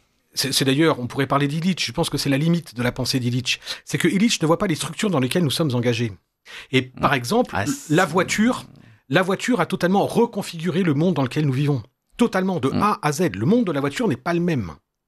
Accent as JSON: {"language": "French", "region": "Normandy", "country": "France", "said": "moi je suis normand"}